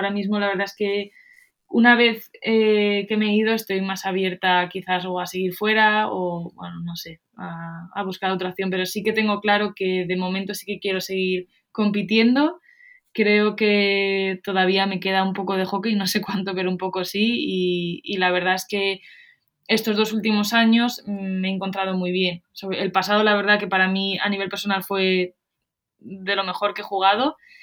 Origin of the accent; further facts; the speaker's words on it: Valencia, Valencian Community, Spain; para la gente como yo, que soy de Valencia